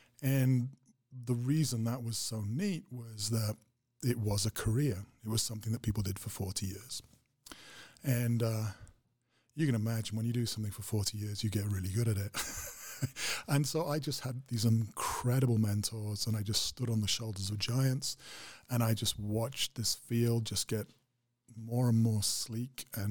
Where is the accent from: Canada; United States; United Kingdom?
United Kingdom; Wales; I was born in Wales. I was raised on the folklore of the local mountains, sea and rivers